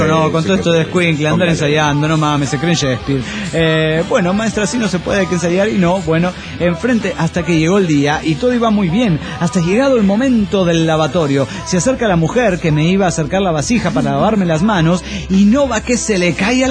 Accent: Guadalajara, Jalisco, Mexico; de Guadalajara, Jalisco, México.

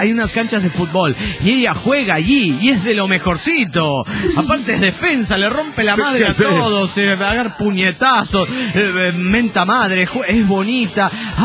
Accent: Ciudad Obregón, Sonora, Mexico; now in Nagaoka, Japan; de Obregón, Sonora.

